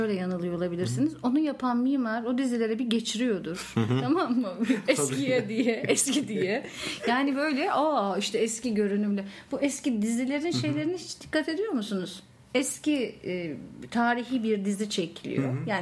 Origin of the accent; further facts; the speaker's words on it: Istanbul, Turkey; Bak ben doğma büyüme İstanbulluyum.